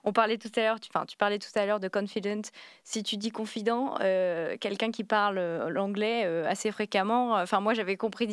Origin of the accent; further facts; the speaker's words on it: France; les situations dans lesquelles j'ai pu me retrouver en tant que Française parlant anglais.